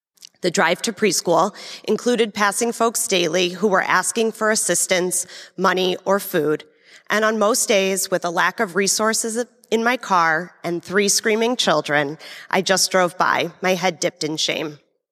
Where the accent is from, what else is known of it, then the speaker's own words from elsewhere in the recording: Naperville, Illinois, United States; I grew up in Naperville, an area that had very few visibly homeless people